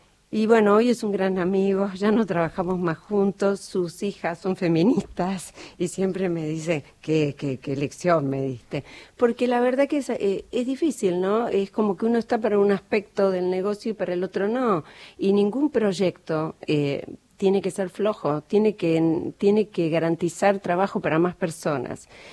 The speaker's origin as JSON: {"language": "Spanish", "region": "Patagonia", "country": "Argentina", "said": "Yo soy del sur, soy patagónica. Tuve la suerte de nacer en el marco de una familia inmigrante"}